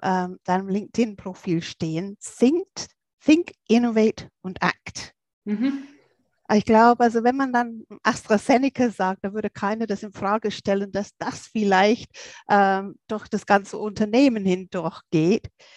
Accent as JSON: {"language": "German", "region": "England", "country": "United Kingdom", "said": "Als Engländerin bin ich ja besonders erfreut darüber, weil der Zirkus fand seinen Ursprung in England im 18. Jahrhundert"}